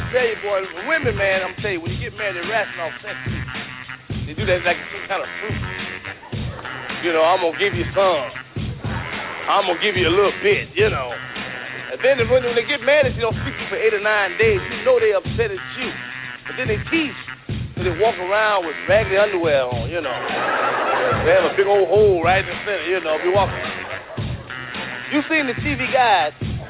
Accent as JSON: {"language": "English", "town": "Chicago", "region": "Illinois", "country": "United States", "lives_now": "Los Angeles, United States", "said": "I'm from Chicago. Christmas time will be cold snow."}